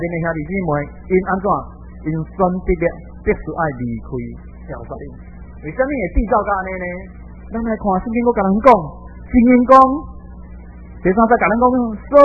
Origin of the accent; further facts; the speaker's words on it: Taiwan; 因为我们都台湾人那时候开始都跟日本人的习惯